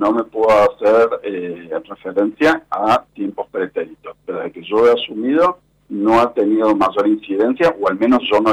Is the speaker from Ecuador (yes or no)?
no; Córdoba, Argentina; Yo soy oriundo de Córdoba Capital.